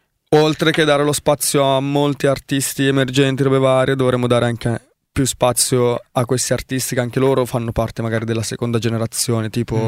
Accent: Sri Lanka; io sono originario dello Sri Lanka, i miei genitori si sono trasferiti qua molto tempo fa, quindi da circa nell'89-90

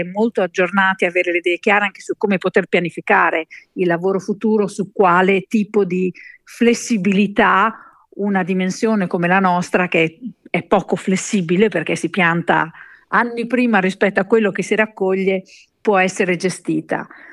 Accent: Emilia-Romagna, Italy; mi verrebbe da dire regione, vede, da vera romagnola, ma la regione è l'Emilia Romagna.

